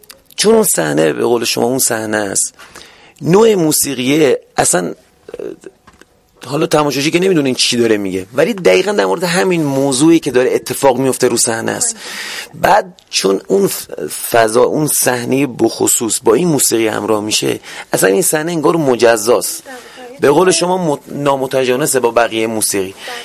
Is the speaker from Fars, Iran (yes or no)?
no; Lorestan, Iran; چون من خودم بچه لرستان هستم،